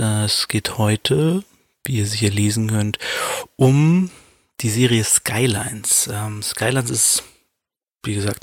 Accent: Hanover, Lower Saxony, Germany; meine Heimatstadt mal ein bisschen in den Vordergrund drängen und sagen, hier, das ist Hannover, die Rapper gibt's alle hier in dieser Stadt.

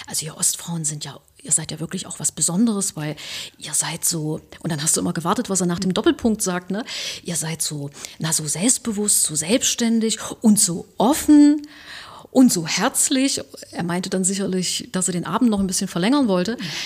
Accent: Germany; Ich bin aus Deutschland und gut ist.

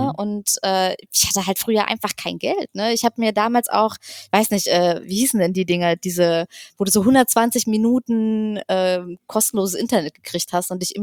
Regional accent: Magdeburg, Saxony-Anhalt, Germany; Berlin geboren, Magdeburg groß geworden. Magdeburg ist halt echt nicht groß so.

